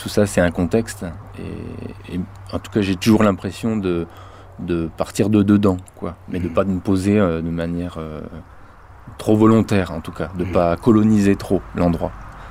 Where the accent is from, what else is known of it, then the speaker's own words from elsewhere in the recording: Normandy, France; C'était un projet qui s'est passé près de Rouen, là d'où je viens, quoi, là où j'ai grandi.